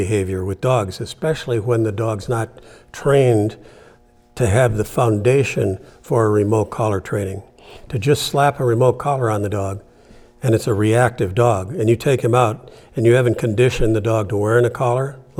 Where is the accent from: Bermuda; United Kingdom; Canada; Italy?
Canada; now in United States; I grew up in Canada. I'm an American, but came back to the United States and have stayed.